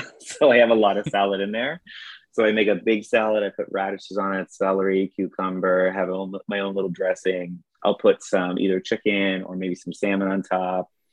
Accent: Canada; I'm from Canada. I've been cold for years.

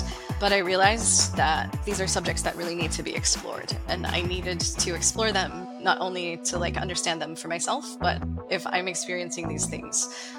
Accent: West Virginia, United States; So I grew up in West Virginia. My parents are from a really incredibly small town in northern West Virginia called Preston County.

